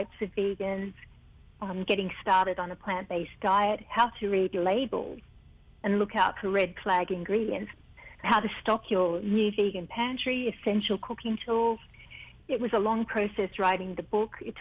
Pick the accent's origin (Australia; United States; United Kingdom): Australia; I happen to be half Fijian. My mother is Fijian. So while I was growing up in Australia, I mean, I ate Fijian food all the time